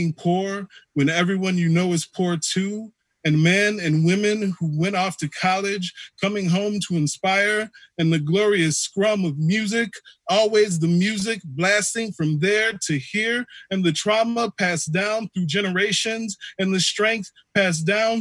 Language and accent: English; Milwaukee, Wisconsin, United States; That's where I grew up in Milwaukee for the majority of my life.